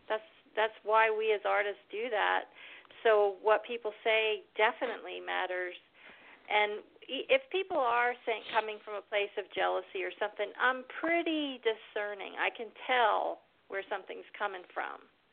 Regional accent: Conshohocken, Pennsylvania, United States; So I came back home and I wound up writing 10 songs about growing up in Conshohocken

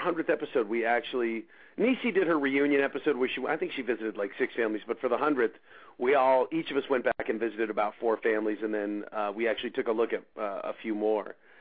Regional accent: Colorado, United States; I'm from Colorado, so I was pulling for the Nuggets.

